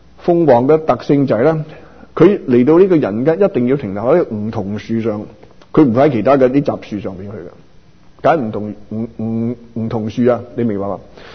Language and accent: Cantonese; Guangdong, China; 即係我哋廣東人粵音啊